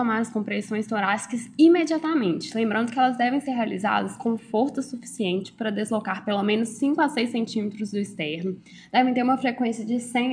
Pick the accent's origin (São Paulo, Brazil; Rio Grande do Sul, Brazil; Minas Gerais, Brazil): Minas Gerais, Brazil; Belo Horizonte; eu me formei na primeira turma da Minas Campus Betim, também sou aqui de Belo Horizonte